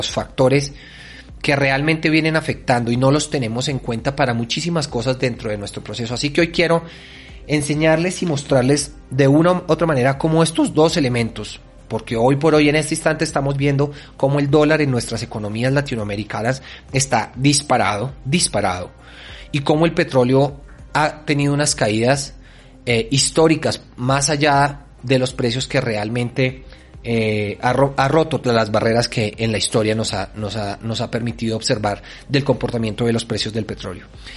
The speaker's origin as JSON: {"language": "Spanish", "country": "Colombia", "said": "para los que me están escuchando en Colombia, que es de donde yo soy"}